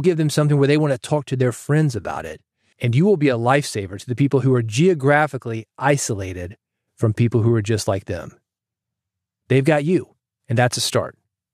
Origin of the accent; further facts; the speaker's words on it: the South, United States; And I'm from the South. I know the South. I understand the South.